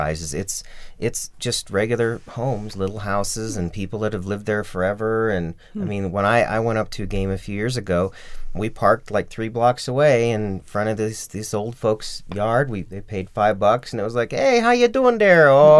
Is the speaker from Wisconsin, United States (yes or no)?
yes; Milwaukee, Wisconsin, United States; born there; I was born in Milwaukee, and my earliest memories are, you know, at home were my dad having, like, my grandpa and people over